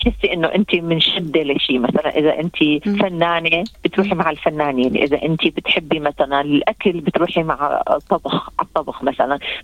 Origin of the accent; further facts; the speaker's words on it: Damascus, Damascus Governorate, Syria; أنا بديت لغتي كانت منيحة لما جيت من الشام، بس بيتقبلونا مثل ما أنا هلا أنا محجبة